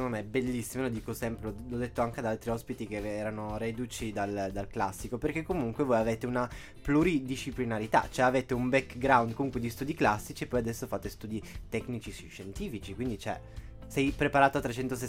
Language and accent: Italian; Turin, Piedmont, Italy; accent: Turin; Altro che il nostro di Torino.